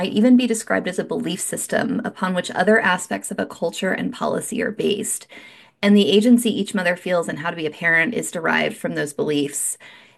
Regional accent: United States; I may just feel this way because I'm an American

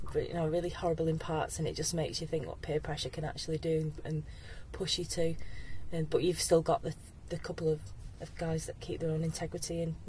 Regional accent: Rochdale, North West England, United Kingdom; I grew up in Rochdale.

